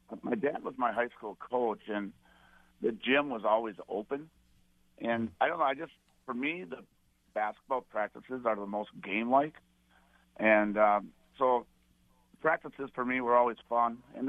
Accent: Bird Island, Minnesota, United States; if you were a kid growing up, a boy growing up in Bird Island, Lake Lillian, I mean, you just played football.

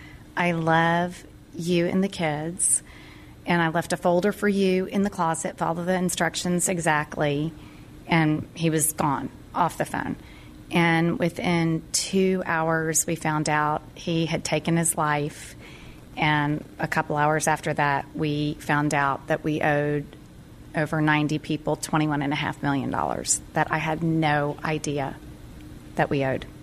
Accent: Dallas, Texas, United States; now in Austin, United States; I grew up in Dallas, Texas.

